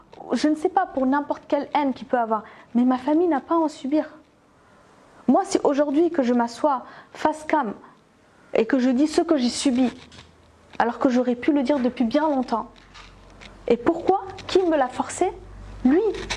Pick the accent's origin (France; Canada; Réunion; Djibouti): Djibouti; je suis djiboutienne